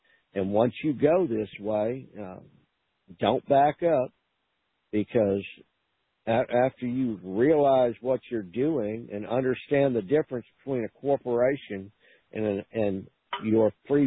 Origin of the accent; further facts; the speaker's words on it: United States; I always put I'm an American national.